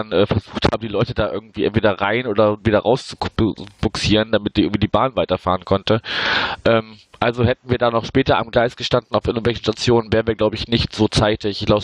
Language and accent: German; Wuppertal, North Rhine-Westphalia, Germany; in meiner Heimatstadt Wuppertal